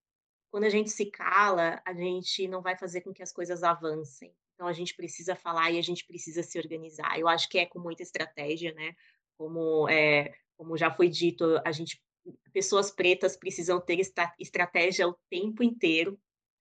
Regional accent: Brazil; Eu cresci num Brasil onde a gente não falava de racismo

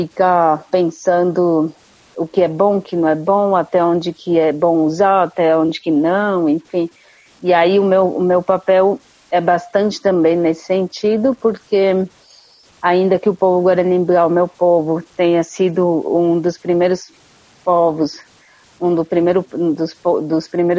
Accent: São Paulo, Brazil; E quando eu nasci na Tenandaiporã, ainda tinha, além do cacique, além do vice-cacique, tinha cabo e capitão.

